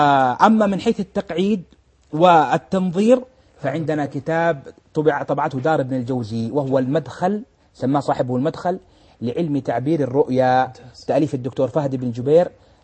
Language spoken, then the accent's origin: Arabic; Saudi Arabia; بل هناك رسائل سبقتها عندنا في السعودية وفي غيرها